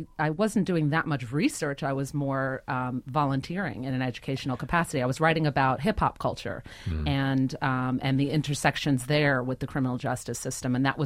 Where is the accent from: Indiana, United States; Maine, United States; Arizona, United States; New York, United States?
New York, United States; I think that growing up in New York, you're impacted by all kinds of peoples and cultures, and so it was sort of natural to be drawn to that.